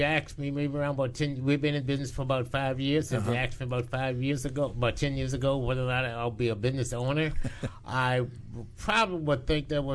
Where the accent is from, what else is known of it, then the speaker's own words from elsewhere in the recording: Louisa, Virginia, United States; I grew up in Louisville, Virginia